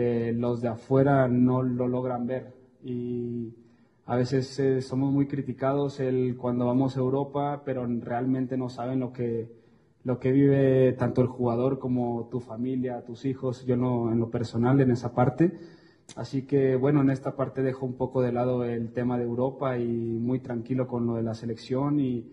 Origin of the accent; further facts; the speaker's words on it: Mexico; somos mexicanos y queremos que nos vaya bien en todos los aspectos